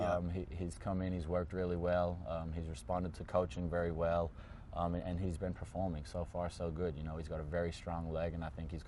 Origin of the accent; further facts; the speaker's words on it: Australia; See, I grew up in Australia